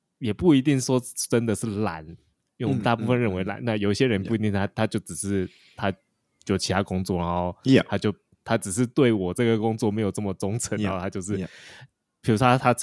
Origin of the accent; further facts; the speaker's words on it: United States; 我从美国来，以美国来讲